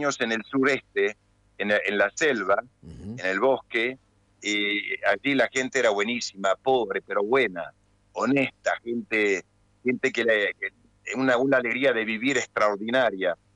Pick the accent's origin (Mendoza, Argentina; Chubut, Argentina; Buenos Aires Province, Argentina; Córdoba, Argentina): Buenos Aires Province, Argentina; Ramos Mejía; moved away as an adult; now in Madagascar; A caballito entre Ramos Mejía y San Justo.